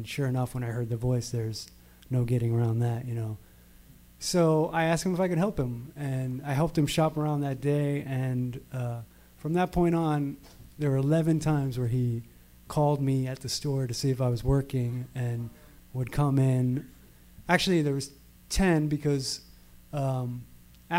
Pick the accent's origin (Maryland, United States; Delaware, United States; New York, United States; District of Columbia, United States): Delaware, United States; I came from Delaware, so it was all new to me.